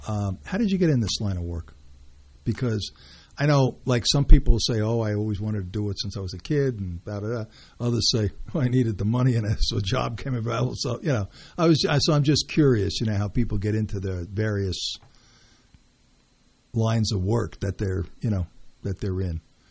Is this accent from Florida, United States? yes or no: no; Brooklyn, New York, United States; I was from Brooklyn.